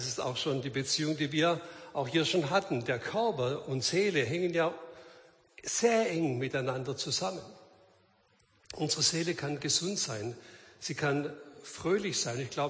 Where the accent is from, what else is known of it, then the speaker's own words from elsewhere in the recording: Baden-Württemberg, Germany; accent: Swabian; Ich bin Schwabe, das stimmt, das hört man vielleicht auch ein bisschen.